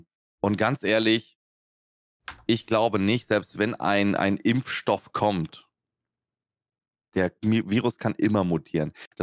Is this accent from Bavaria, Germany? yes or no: no; Lower Saxony, Germany; ich komme ja aus Niedersachsen